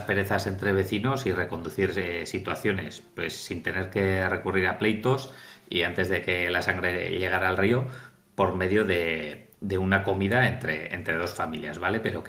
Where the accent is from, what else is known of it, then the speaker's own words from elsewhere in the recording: Vidangoz, Navarre, Spain; Y en Vidangoz, que es en mi pueblo